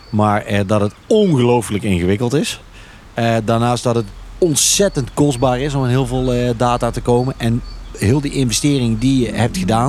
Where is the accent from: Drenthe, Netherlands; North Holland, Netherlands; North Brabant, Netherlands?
North Brabant, Netherlands; Veghel; kom uit Veghel.